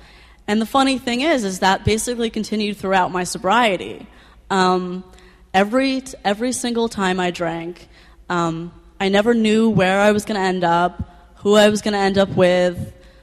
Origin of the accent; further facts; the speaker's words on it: New York City, New York, United States; I grew up in New York City. I come from a wonderful family.